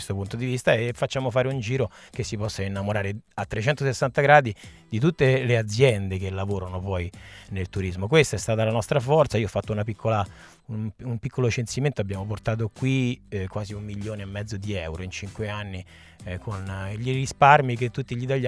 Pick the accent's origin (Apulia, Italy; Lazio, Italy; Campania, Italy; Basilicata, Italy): Lazio, Italy; Rome; Io sono di Roma, sì.